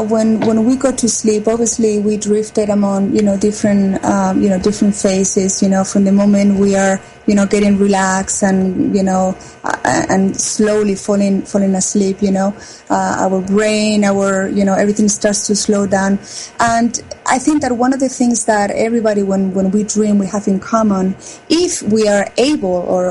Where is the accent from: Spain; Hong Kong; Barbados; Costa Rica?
Spain; Madrid, Community of Madrid; now in United States; Well, I'm originally from Spain, Madrid. I came to the United States back in 1995.